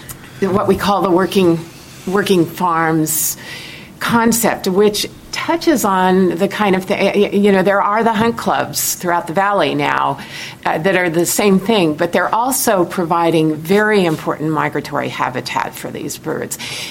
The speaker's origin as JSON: {"language": "English", "region": "California", "country": "United States", "said": "I'm originally from California."}